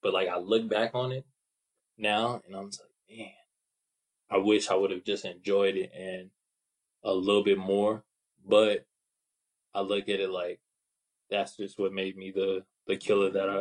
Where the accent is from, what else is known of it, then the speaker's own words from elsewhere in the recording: Seaside, California, United States; from Seaside, California.